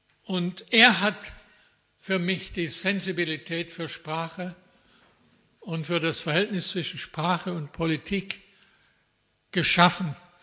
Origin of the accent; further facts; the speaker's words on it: Schwäbisch Hall, Baden-Württemberg, Germany; Ich bin in Schwäbisch Hall aufgewachsen